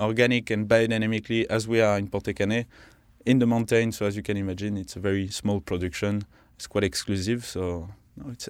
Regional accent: Nouvelle-Aquitaine, France; English is a second language; now in United States; in the family, we're from Charente originally, so in the Cognac region, and people over there are very pragmatical.

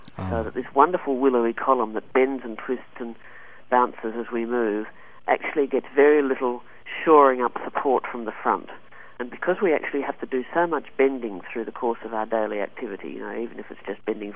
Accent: Sydney, New South Wales, Australia; Growing up in Sydney

